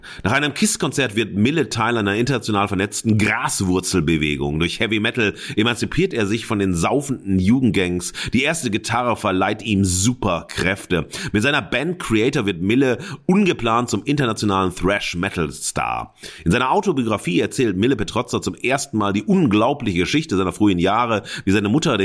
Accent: North Rhine-Westphalia, Germany; Ich bin selber im Ruhrgebiet groß geworden

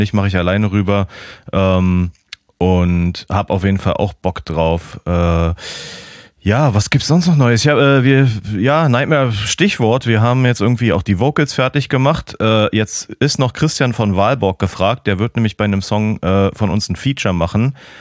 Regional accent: Husum, Schleswig-Holstein, Germany; now in Berlin, Germany; Autobahn-Pendelfahrten zwischen Berlin und meiner alten Heimat Husum.

